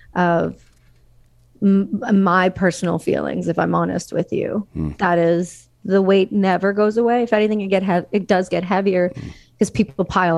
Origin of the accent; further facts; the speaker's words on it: Canada; Our rights as Canadian citizens, my right as a Canadian citizen, my son's right as a Canadian citizen, my husband's right.